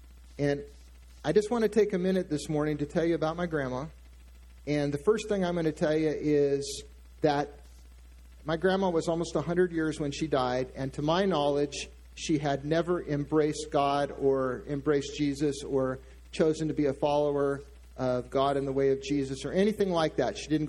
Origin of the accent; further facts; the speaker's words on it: San Diego, California, United States; And of course, I grew up in San Diego, so we had the benefit of the world-famous San Diego Zoo to go to.